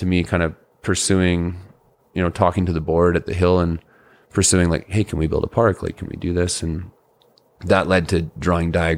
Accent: Dawson, Yukon, Canada; growing up in Dawson, it's just a small northern mining kind of touristy town.

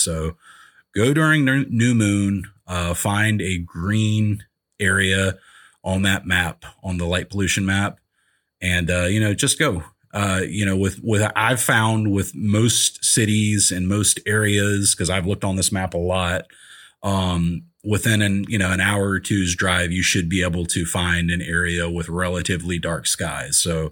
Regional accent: Mint Hill, North Carolina, United States; where I grew up out in Mint Hill, North Carolina, you know, dark skies out there when I was a kid for sure.

